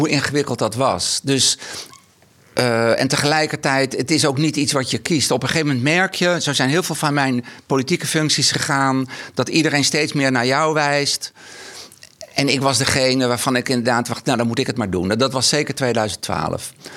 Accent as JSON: {"language": "Dutch", "town": "Sneek", "region": "Friesland", "country": "Netherlands", "tie": "born or raised there", "said": "Ik kom natuurlijk oorspronkelijk uit Sneek. Geboren in Workum, opgegroeid in Sneek. Mijn ouders woonden toen in Leeuwarden."}